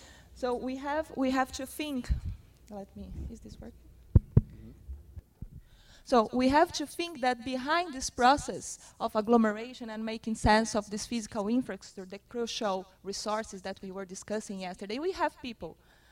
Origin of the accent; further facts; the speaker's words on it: Brazil; English is a second language; I'm from Brazil, so I'm giving a Brazilian perspective.